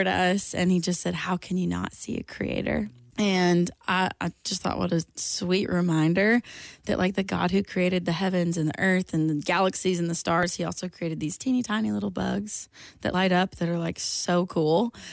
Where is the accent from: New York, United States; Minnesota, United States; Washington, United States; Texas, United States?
Washington, United States; it was raining pretty hard that night, but we're from Washington, so we walk in all the weather.